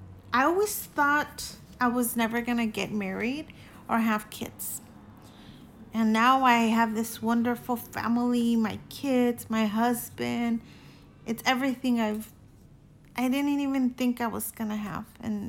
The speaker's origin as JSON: {"language": "English", "country": "Mexico", "tie": "born or raised there", "said": "When I was a child in Mexico, I grew up in Mexico."}